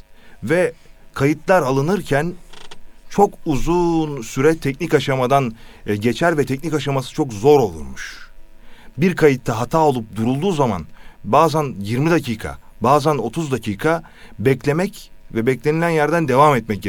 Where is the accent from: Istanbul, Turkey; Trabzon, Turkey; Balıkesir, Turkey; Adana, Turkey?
Istanbul, Turkey; Beyoğlu; Beyoğlu Cihangir doğumluyum, Taksim doğumluyum. Beyoğlu'da Cihangir İlköğretim Okulu'nda ilk öğretimine başladım.